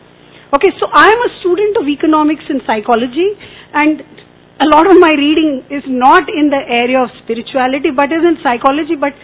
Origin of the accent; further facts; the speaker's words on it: Bangalore, Karnataka, India; So I come from Karnataka, Bangalore.